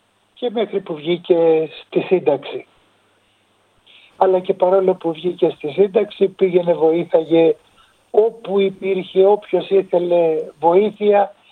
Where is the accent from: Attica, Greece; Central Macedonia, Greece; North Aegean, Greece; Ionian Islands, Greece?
Attica, Greece; Piraeus; also born or lived in Crete; Γεννημένος στην Κρήτη και μεγαλωμένος στον Πειραιά.